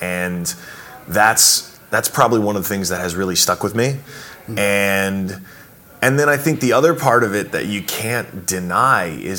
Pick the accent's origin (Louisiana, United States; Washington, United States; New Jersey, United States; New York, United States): New York, United States; Brooklyn; born there; I was just born into it because I was born in Brooklyn